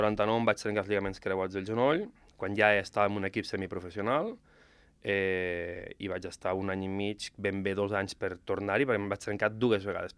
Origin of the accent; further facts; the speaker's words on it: Ordino, Andorra; Jo sóc d'Ordino i allà només hi havia pedres i rius